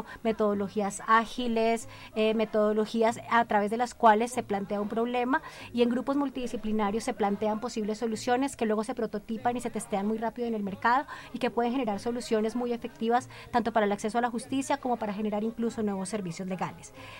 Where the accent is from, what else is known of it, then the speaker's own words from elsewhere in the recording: Colombia; como colombianos tenemos una gran responsabilidad en este tema de las tecnologías emergentes